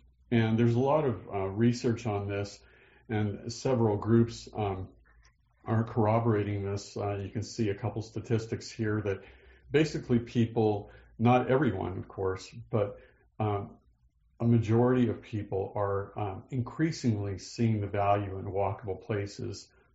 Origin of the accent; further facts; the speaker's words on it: Isleton, California, United States; I'm from Northern California, even though I live in Southern California. Don't hold that against me. I'm from the Sacramento River Delta. I grew up in Isleton.